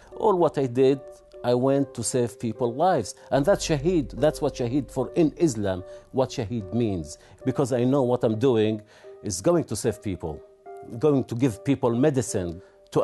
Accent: Israel; I grew up in Israel. Most of my friends were Israelis

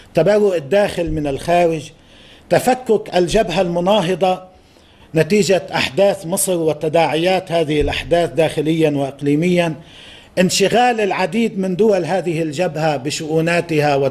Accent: Lebanon; كل شيء عندنا بلبنان أمنيا، اجتماعيا، إنسانيا

